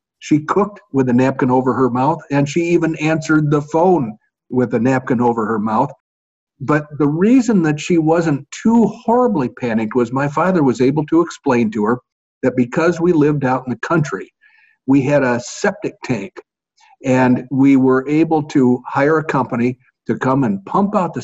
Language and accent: English; the South, United States; You know, I'm a Southerner by birth and breeding, and I grew up with a bunch of storytellers.